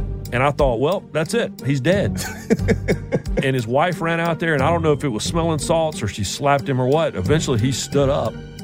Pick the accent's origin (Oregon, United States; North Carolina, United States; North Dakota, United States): North Carolina, United States; Raleigh; I grew up in Raleigh, and Richmond wasn't that far up the road.